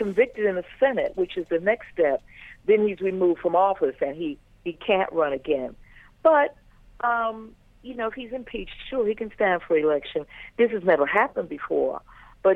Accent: United States; whereas growing up in America, because America is Irish, it's largely a very deep connection with Ireland.

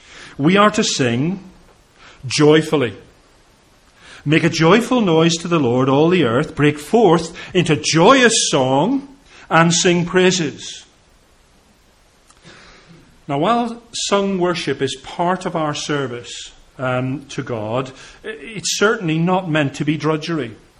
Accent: England, United Kingdom; I'm not suggesting we all need to dance, okay? I know we're English and things like that.

